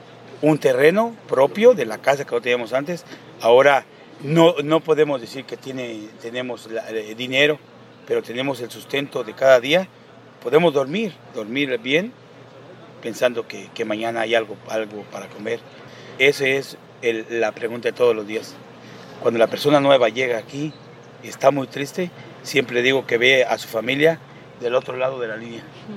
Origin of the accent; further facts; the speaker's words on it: Uruapan, Michoacán, Mexico; vengo de Uruapan, Michoacán, México.